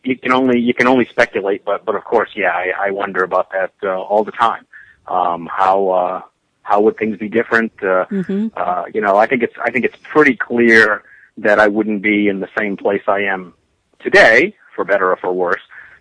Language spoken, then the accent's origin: English; Brunswick, Maine, United States; born there; now in Texas, United States; I am actually, although I live in Texas now, I was born in Maine. I was born in Brunswick, Maine, actually, which is on the coast in the southern part of Maine.